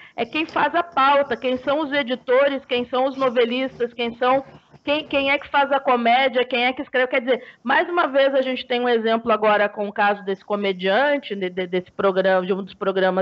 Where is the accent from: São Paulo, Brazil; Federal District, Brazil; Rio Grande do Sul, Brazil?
Rio Grande do Sul, Brazil; Porto Alegre; E eu, que sou de Porto Alegre e convivi 30 anos da minha vida com a RBS